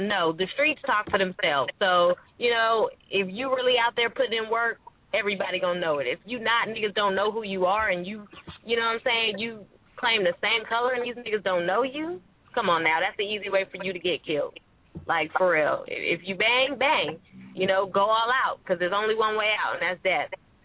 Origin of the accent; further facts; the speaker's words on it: California, United States; And I'm sorry, y'all, I'm from California, so I had to get on it.